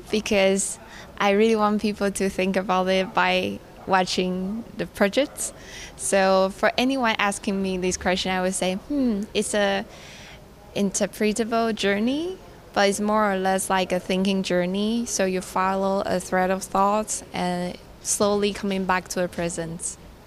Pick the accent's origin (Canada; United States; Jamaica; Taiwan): Taiwan; I'm from Taiwan.